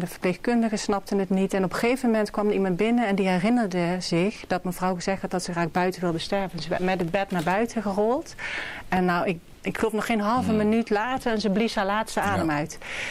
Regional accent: Limburg, Netherlands; En ik kom uit Limburg. Ik woonde toen al in Rotterdam.

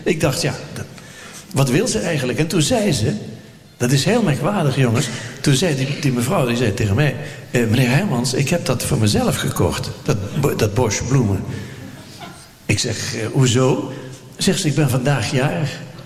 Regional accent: Sittard, Limburg, Netherlands; En ik kan dat niet zo in Maastricht, ik kom uit Sittard.

